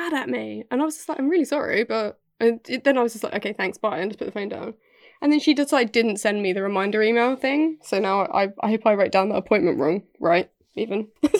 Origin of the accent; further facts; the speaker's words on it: United Kingdom; I'm British.